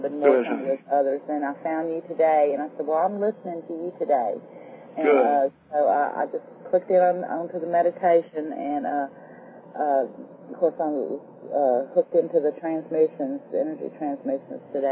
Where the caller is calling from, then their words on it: Wisconsin, United States; I'm in Wisconsin.